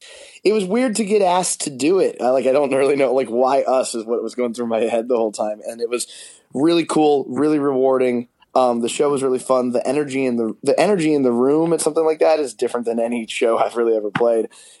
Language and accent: English; Arizona, United States; also born or lived in Detroit; now in Los Angeles, United States; I was born in Detroit, and then grew up in Arizona for a little bit. And then we started the band in Arizona, and then I actually moved to LA like 4 or something years ago.